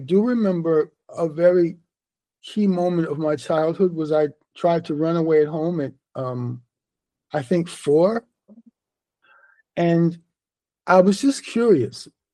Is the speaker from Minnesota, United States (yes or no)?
no; East Orange, New Jersey, United States; also born or lived in Harlem; So, but I was born in 1962, and I was born in Harlem. By the time I was two, we were living in New Jersey, East Orange, New Jersey, to be exact.